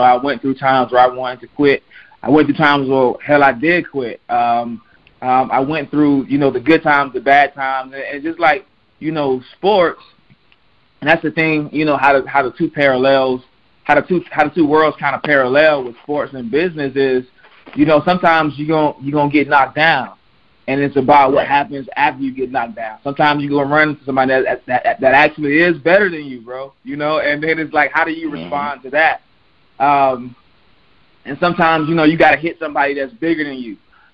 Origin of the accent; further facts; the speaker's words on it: Florida, United States; I've been playing sports, you know, man, growing up in Florida.